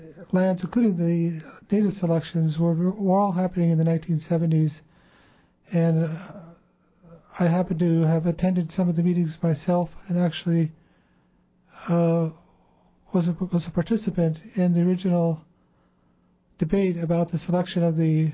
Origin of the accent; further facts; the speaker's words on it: Ketchikan, Alaska, United States; I've had the fortune of growing up in Ketchikan in the 1970s and in the 80s